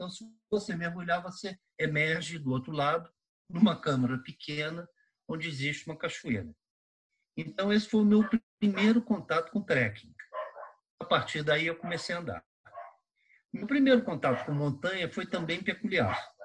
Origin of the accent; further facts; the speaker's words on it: Rio de Janeiro, Brazil; now in São Paulo, Brazil; nessa época, embora sendo carioca, eu já morava em São Paulo